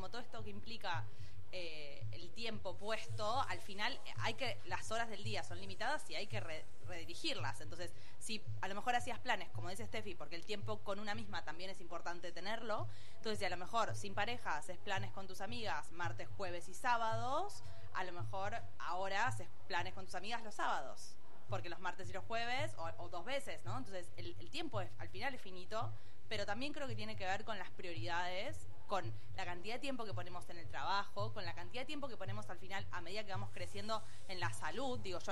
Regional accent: Argentina; yo como varias de las compis somos de Argentina, y allá, cuando éramos chicas por lo menos

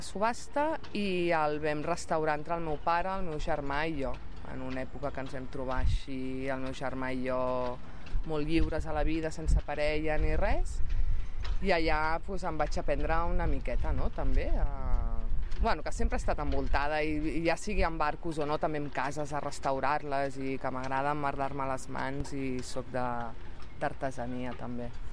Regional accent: Catalonia, Spain; Que som d'allà dalt, més amunt del Cap de Creus de tota la vida, el meu avi va néixer allà dalt a la Colera, no? Sempre havia tingut barca, som gent de mar

